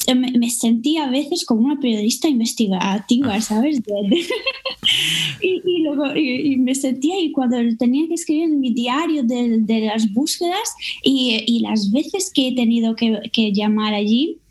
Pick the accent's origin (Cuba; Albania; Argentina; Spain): Albania; Y justo durante mi adolescencia ahí en Albania hice todo posible para conocer personas que vivían en España o tenían alguna ligación con España